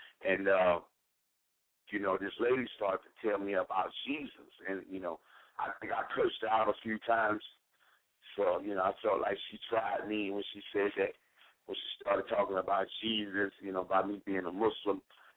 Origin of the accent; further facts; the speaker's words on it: Mobile, Alabama, United States; also born or lived in New York; I'm from New York originally, but I was raised in Mobile, Alabama.